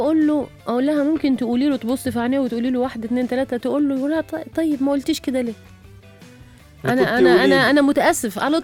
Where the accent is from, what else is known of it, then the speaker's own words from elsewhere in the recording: Libya; على الماير احنا نقول في ليبيا